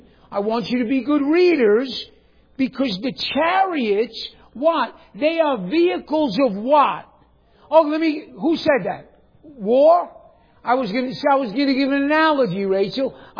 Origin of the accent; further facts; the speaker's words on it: New York, United States; A bow. I'm from New York. I say bow.